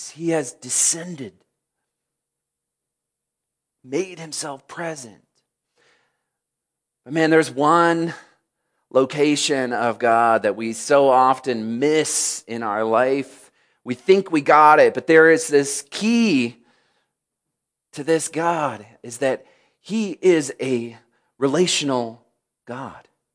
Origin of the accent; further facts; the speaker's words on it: Michigan, United States; You know, I grew up in Michigan, and if you've heard, Michigan has had winter storms.